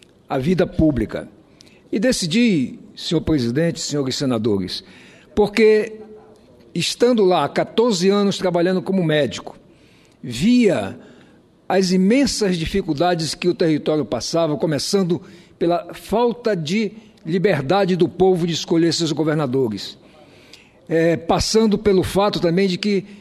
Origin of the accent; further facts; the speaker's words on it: Roraima, Brazil; transformar o território de Roraima em estado para dar dignidade ao povo da minha terra